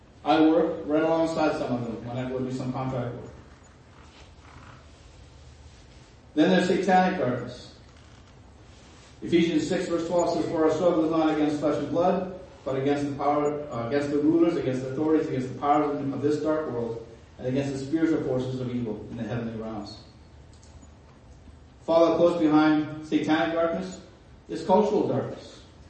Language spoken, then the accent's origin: English; Paraguay; I grew up in Paraguay. Anybody else who grew up in Paraguay?